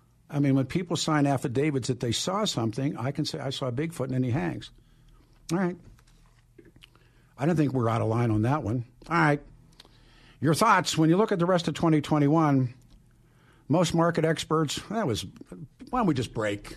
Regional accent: Pittsburgh, Pennsylvania, United States; I mean, I grew up in Pittsburgh. I mean, it speaks for itself.

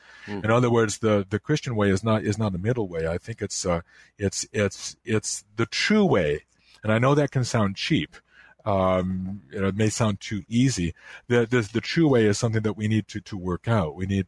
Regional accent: Chicago, Illinois, United States; I grew up in the Chicago area, and I lived in DuPage County.

